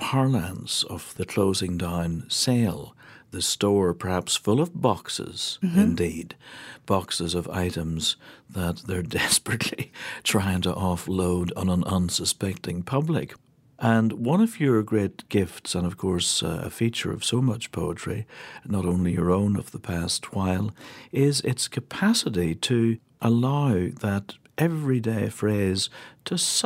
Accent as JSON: {"language": "English", "country": "Ireland", "accent": "Irish", "said": "Maybe it's my Irish accent, but do we deify or deify?"}